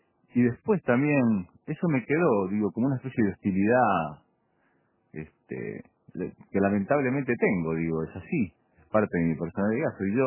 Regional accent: Pocitos, Montevideo, Uruguay; A mí Positos, yo nací en Positos, a mí Positos nunca me gustó la gente linda

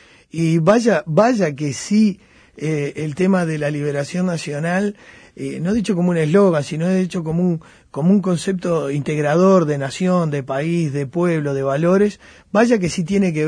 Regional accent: Montevideo, Uruguay; Yo soy de La Teja, amigos, gente, mi padre fue siempre un sindicalista de la carne

